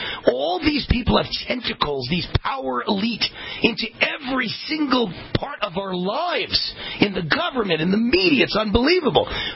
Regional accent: New York, United States; also born or lived in Long Island; That Westchester County, New York, where I am born and raised, I am from Westchester County, New York, I'm a Westchester boy, and Long Island, New York, where I spent half my time.

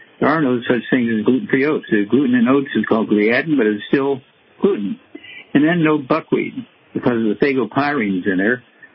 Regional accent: Missouri, United States; Chuck, let's start out in Missouri, my home state.

